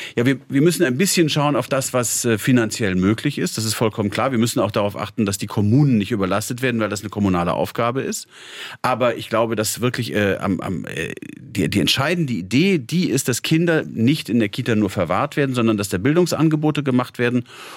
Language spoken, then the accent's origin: German; North Rhine-Westphalia, Germany; Also ich bin ja aus Nordrhein-Westfalen.